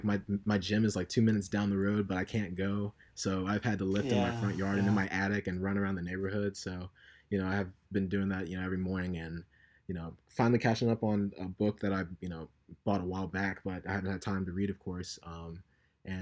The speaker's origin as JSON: {"language": "English", "town": "Columbia", "region": "South Carolina", "country": "United States", "tie": "born or raised there", "said": "Well, first of all … from Columbia, South Carolina, born and raised."}